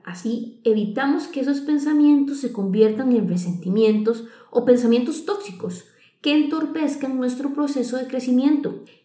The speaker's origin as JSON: {"language": "Spanish", "country": "Costa Rica", "said": "Mil y yo somos de Costa Rica."}